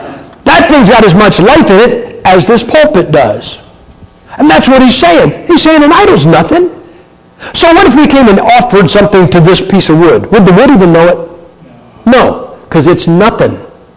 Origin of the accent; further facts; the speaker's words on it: Idaho, United States; I'm from Idaho, man. You didn't have to have a permit to carry it concealed.